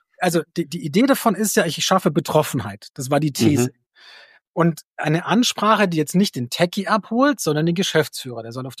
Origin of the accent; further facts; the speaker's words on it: Baden-Württemberg, Germany; Ich bin stolzer Schwabe in Baden-Württemberg